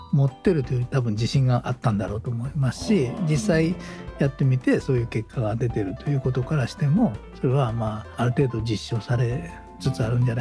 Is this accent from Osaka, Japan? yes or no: yes; Osaka, Japan; born there; moved away as an adult; 親父は大阪の人間で、言葉の通り僕は大阪で生まれて、で大学の時に富山に来まして。